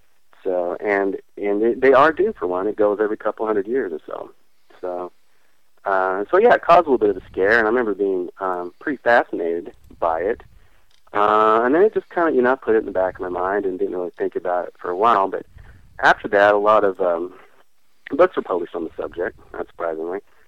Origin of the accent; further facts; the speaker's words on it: Missouri, United States; Well, I grew up in Missouri, actually, and I grew up listening, hearing about some of these things.